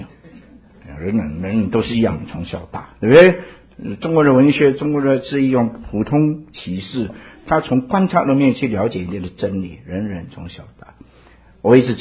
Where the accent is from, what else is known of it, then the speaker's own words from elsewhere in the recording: Indonesia; now in United States; 我也是在印尼长大的，所以呢，因为海外孤儿嘛